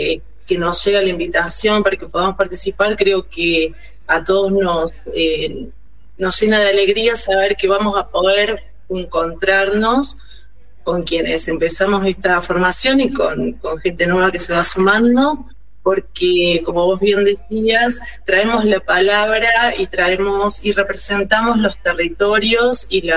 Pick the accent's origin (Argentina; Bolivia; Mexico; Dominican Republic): Argentina; Marcos Juárez, Córdoba; Soy de Marco Juárez